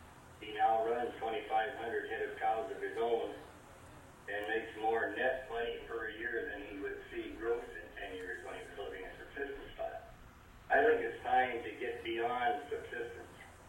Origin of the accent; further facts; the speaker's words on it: Montana, United States; I came up here from the Assiniboine Sioux Indian Reservation, the Fort Peck Reservation in Montana.